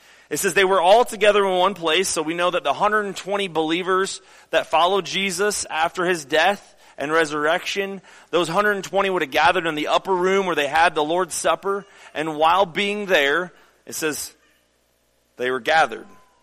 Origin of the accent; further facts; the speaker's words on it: Michigan, United States; also born or lived in Kentucky; now in Missouri, United States; when I grew up in Michigan and lived in Kentucky for a little while, and I thought I knew what wind was, and then I came to Missouri